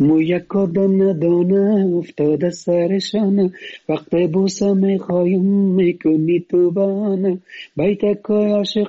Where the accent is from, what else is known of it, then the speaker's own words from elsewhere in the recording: Afghanistan; moved away; از کجا هستم؟ ما والا از این خود افغانستان هستم، از این هر ولایت افغانستان هستم. من زمان که از افغانستان میبرم آمدم، افغانستان 28 ولایت داشت، من از 28 ولایت هستم.